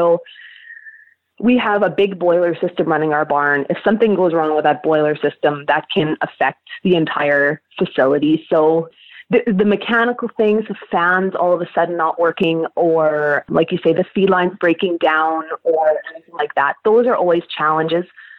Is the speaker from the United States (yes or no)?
no; Manitoba, Canada; I am from South Central Manitoba, and I manage a large barrow-to-finish daughter nucleus hog farm out here.